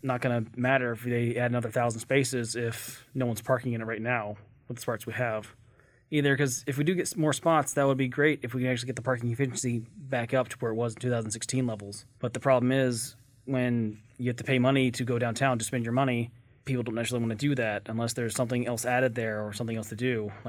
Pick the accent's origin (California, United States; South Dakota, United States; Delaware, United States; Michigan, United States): Delaware, United States; Wilmington; when I was growing up in Wilmington, when I was in high school, I tried to be more active then.